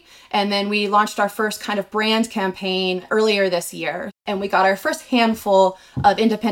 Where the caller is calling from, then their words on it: Bend, Oregon, United States; I'm calling in from Bend, Oregon